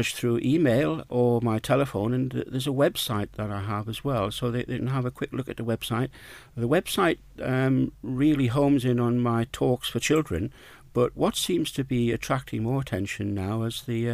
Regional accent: North East England, United Kingdom; now in Peak District, United Kingdom; I haven't opened my mouth yet, but I'm sure people now can understand that, yes, I am a Geordie.

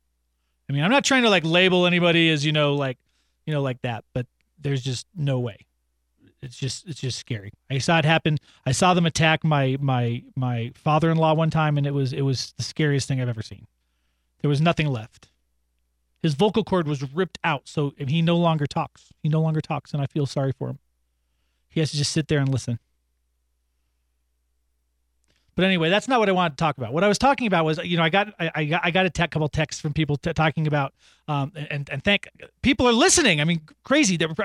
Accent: Boulder, Colorado, United States; So growing up in Boulder, and we grew up kind of near the mountain.

